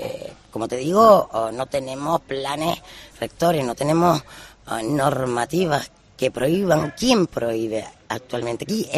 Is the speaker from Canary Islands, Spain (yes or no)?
yes; Canary Islands, Spain; me gusta mucho caminar en mi tierra, porque además me gusta todo y cada uno de sus rincones. Y desde la Montaña Bermeja se ve todo el archipiélago Chinijo